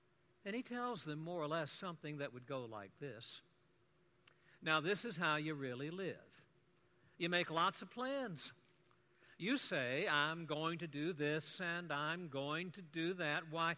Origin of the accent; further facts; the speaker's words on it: Nashville, Tennessee, United States; Growing up in the Nashville area, you either had to love it or you had to flee it